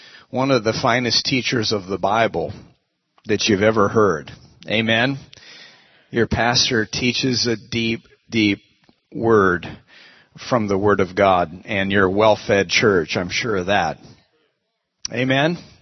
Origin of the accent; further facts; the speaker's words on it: Montana, United States; also born or lived in Seattle; now in New Orleans, United States; I was raised in Montana and lived in the Northwest my whole life, here in the Seattle area about 21 years.